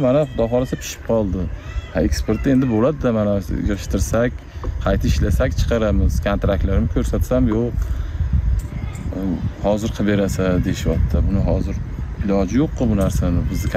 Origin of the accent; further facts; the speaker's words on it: Chust, Namangan Region, Uzbekistan; born there; now in Kashkadarya Region, Uzbekistan; Ben Namangan viloyati Chust tumanida tug'ilganman o'zim. 2019-yildan Qashqadaryo viloyatiga kelib, tadbirkorlikdan shug'ullanaman, dehqonchilik tadbirkorligimdan.